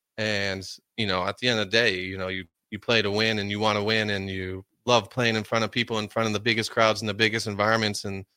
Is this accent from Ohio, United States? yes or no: yes; Columbus, Ohio, United States; also born or lived in Cincinnati; Obviously, I was born in Cincinnati. We moved up to Columbus when I was like 2 years old, and I lived in Columbus, and, you know, my parents still live there.